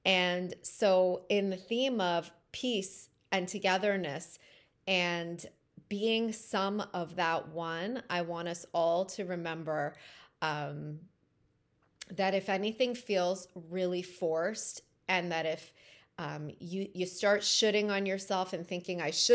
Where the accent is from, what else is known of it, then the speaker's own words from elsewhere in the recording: Toronto, Ontario, Canada; moved away as an adult; also born or lived in Iran; I was born in Iran, I grew up in Canada. Left Canada at 24 when I met my husband, my now husband, and had to make a decision because he was from New York, he was American, I was from Toronto, Canadian